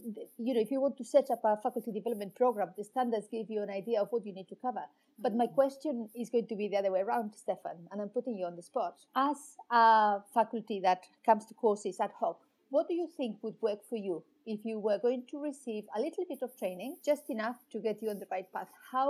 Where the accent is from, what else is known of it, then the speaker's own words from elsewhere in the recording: Wales, United Kingdom; I come from Wales